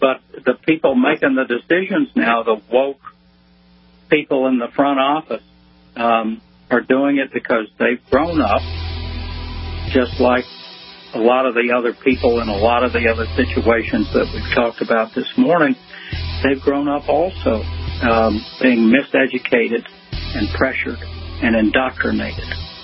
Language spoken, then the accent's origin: English; Ohio, United States; I grew up in Ohio, and I'm an Indians fan.